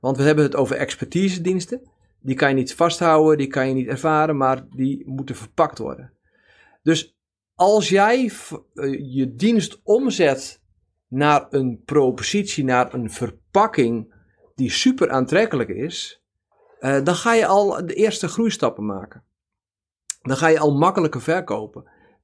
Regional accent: North Holland, Netherlands; Ik ben opgegroeid in de Zaanstreek.

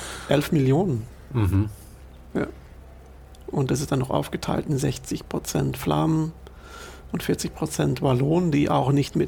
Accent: Belgium; man kann es als Belgier doch.

